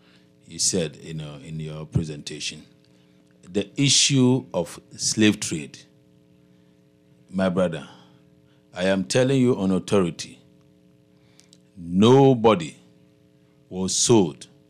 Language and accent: English; Elmina, Central Region, Ghana; We love our people. I come from Elmina. You can Google and see.